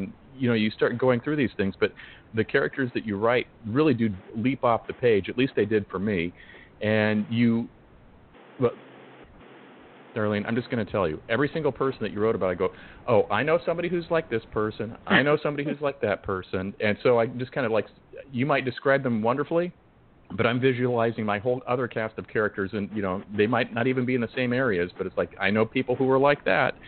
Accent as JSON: {"language": "English", "region": "Oregon", "country": "United States", "tie": "born or raised there", "said": "back where I grew up in Oregon, we had what was called Meyer and Frank."}